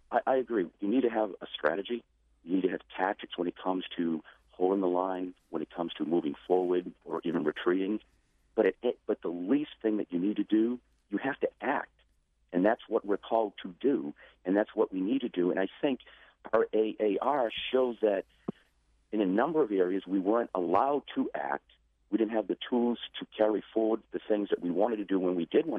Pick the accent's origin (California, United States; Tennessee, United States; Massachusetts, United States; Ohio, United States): Massachusetts, United States; Boston; now in Baltimore, United States; who have lived in the city since I came down here from Boston.